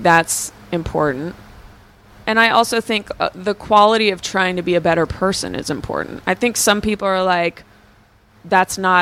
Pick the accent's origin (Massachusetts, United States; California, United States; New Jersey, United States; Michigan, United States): California, United States; Oakland; I grew up in Oakland, and, you know, I was co-parented by a black woman